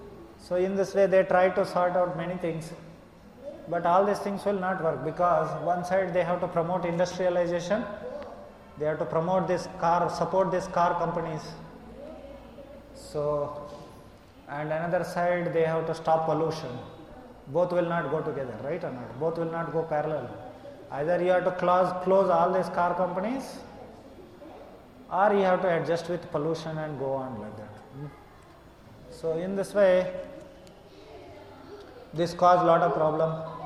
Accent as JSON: {"language": "English", "country": "India", "moved": "as an adult", "lives_now": "Nepal", "said": "So in this way, now you see, I came from India to Nepal."}